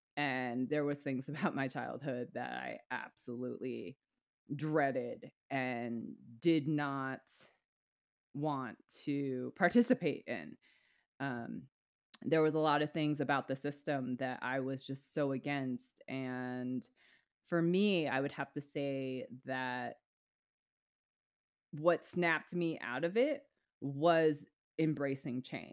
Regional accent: Vermont, United States; moved away as an adult; also born or lived in Hawaii; I was 18 when I moved to Hawaii and people would be like, oh, where are you from? And I'd be like, oh, I'm from Vermont.

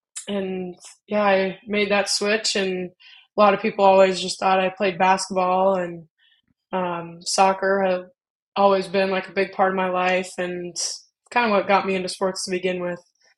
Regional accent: Colorado Springs, Colorado, United States; I grew up, I was born in Colorado Springs, and soccer was the go-to sport there when you were little.

